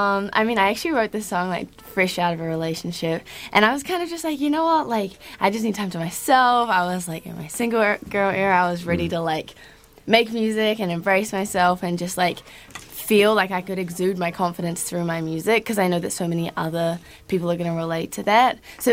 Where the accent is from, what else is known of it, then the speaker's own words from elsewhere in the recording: Nelson, Tasman, New Zealand; Yeah, so we're all from Nelson.